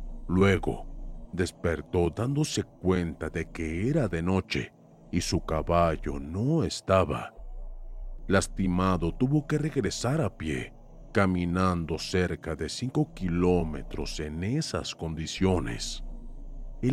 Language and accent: Spanish; Tlaxcala, Mexico; Viví en una zona rural del estado de Tlaxcala hace unos 12 años. Trabajaba con mi familia en el campo, principalmente con cultivos de maíz.